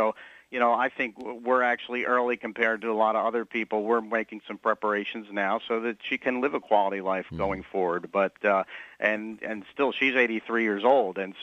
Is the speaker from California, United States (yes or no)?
no; Philadelphia, Pennsylvania, United States; and we come from South Philadelphia, and it's, you know, very much a very neighborhood feeling still here